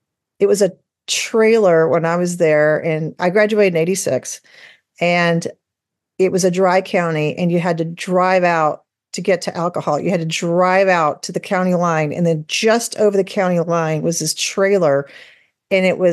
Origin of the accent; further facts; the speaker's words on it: Atlanta, Georgia, United States; I'm an only child, and I grew up in Atlanta, Georgia.